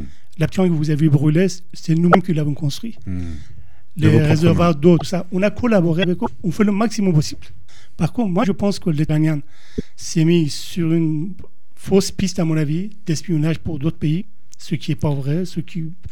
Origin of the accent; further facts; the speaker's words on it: Iran; now in France; Trois jours après, on a déménagé à Téhéran. Et après, j'ai quitté l'Iran parce que c'était plus une vie.